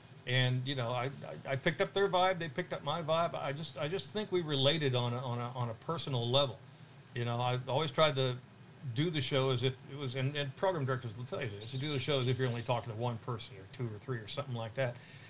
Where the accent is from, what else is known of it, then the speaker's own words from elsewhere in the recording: Oklahoma, United States; I'm not born here. I'm not from here. I'm from Oklahoma, and I want to get to know you people.